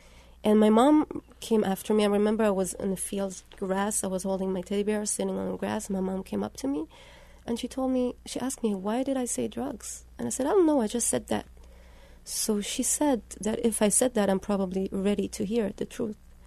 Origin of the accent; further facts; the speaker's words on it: Switzerland; also born or lived in Israel; I was born in Switzerland, and I was we moved to Israel and back to Switzerland. So it was every 10 years.